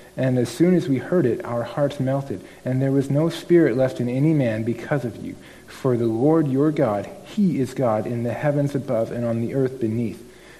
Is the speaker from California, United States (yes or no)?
no; Washington, United States; it gets me thinking about where I grew up, and I grew up in Washington State for a while